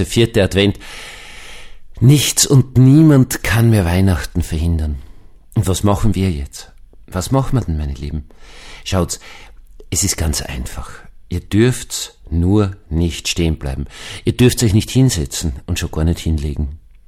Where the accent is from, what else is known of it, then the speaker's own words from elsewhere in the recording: Vienna, Austria; Das werde ich nie können, bin Wiener.